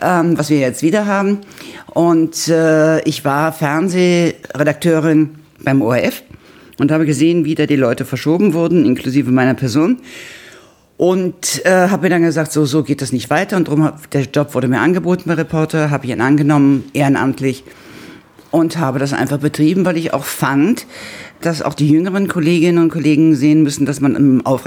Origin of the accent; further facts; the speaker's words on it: Berlin, Germany; moved away as an adult; now in Vienna, Austria; ich stamme aus Berlin, lebe allerdings schon seit Anfang der 70er Jahre in Wien. Als Studentin bin ich gekommen für ost-südosteuropäische Geschichte, bin typisch hängen geblieben